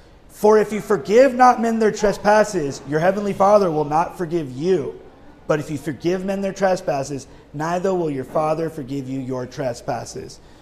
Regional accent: Hawaii, United States; Now, although I'm from Hawaii, I've not lived in Maui before

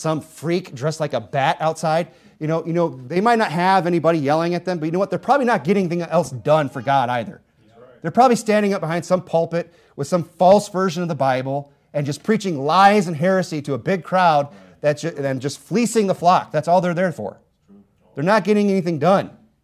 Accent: Michigan, United States; now in Arizona, United States; I'm from Northern Michigan. You know, I know what cold is, believe me. But I've lived in Arizona for 10 years, so my blood is thinned out.

